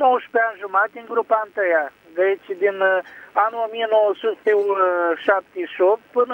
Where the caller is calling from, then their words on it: Bacău, Bacău County, Romania; sunt din Bacău.